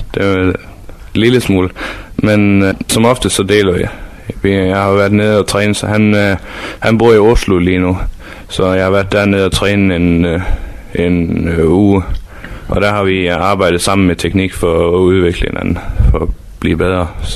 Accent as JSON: {"language": "Danish", "town": "Aarhus", "region": "Central Denmark Region", "country": "Denmark", "tie": "born there", "said": "Jo, jeg er født i Aarhus, og min hele familie bor i Frederikshavn."}